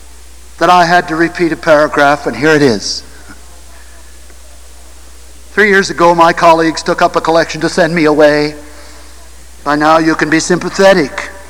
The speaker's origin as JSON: {"language": "English", "town": "Boston", "region": "Massachusetts", "country": "United States", "said": "and I'm only from Boston."}